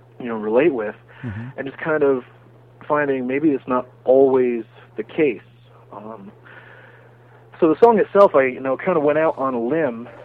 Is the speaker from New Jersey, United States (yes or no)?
yes; New Jersey, United States; Growing up, I grew up in North Jersey, and, you know, we didn't know